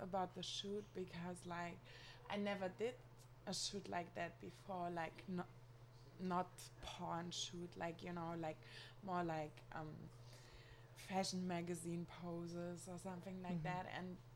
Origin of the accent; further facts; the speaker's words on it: Rhineland-Palatinate, Germany; English is a second language; I'm from Germany. I'm like from a really small village near Mainz. Mm-hmm. It's like by the Rhine.